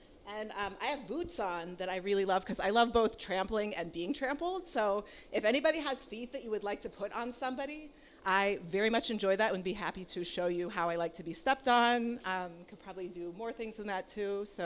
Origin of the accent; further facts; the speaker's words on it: Philadelphia, Pennsylvania, United States; I'm from Philly. I'm so excited to be here for the first time tonight.